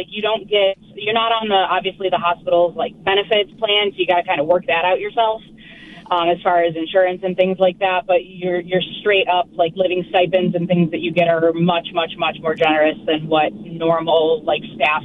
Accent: Buffalo, New York, United States; And I'm originally from Western New York, from the Buffalo area.

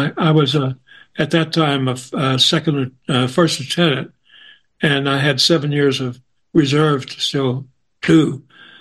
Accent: Arkansas, United States; I'm from Arkansas. And we had that in common right away because we're the only two Southerners around, the real Southerners

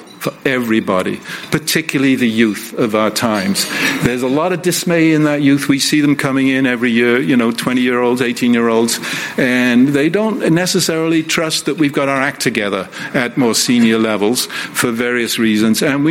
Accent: Wales, United Kingdom; I grew up in Wales, which is like 3 million people. It's right on the edge of Europe, if you know the map. And I grew up in an Irish community within Wales, so a Celt within a Celtic fringe.

